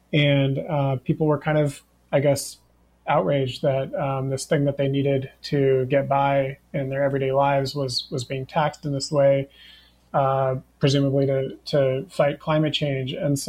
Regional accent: United States; So, you know, I'm an American.

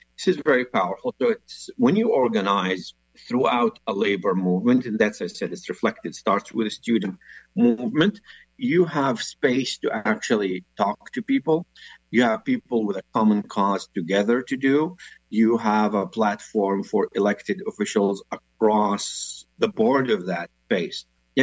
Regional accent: West Bank, Palestine; English is a second language; now in Canada; So first thing, I am Palestinian-Canadian, born and raised in the West Bank. So I grew up throughout the first Intifada. You know, I was about 10 years old when it actually broke. I lived through part of the second Intifada.

